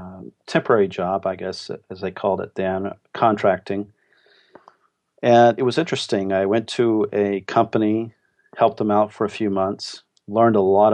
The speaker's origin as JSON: {"language": "English", "region": "Midwest", "country": "United States", "tie": "born or raised there", "said": "I moved from the Midwest where I grew up to the New England area, which I have been at now for nearly 20 years."}